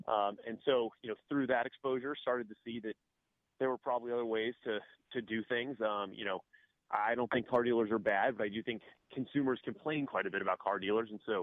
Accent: Phoenix, Arizona, United States; also born or lived in Tucson; I did. I grew up in Phoenix, Arizona. I was born in Tucson, and then when I was about 5 years old, moved to Phoenix and lived in Phoenix until I left for college.

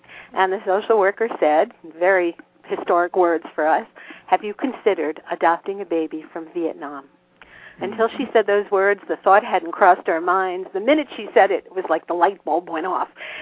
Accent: New York City, New York, United States; born there; I was born in New York City, in an area of New York City called the South Bronx, and it's basically a tenement area and a low-income area.

